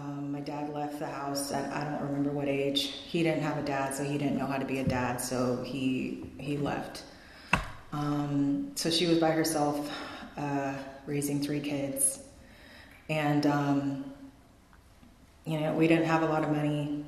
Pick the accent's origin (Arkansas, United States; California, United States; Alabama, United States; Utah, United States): California, United States; Mission Hills; born there; I wasn't born here. I was born in Mission Hills at Holy Cross Hospital, so I don't have the curse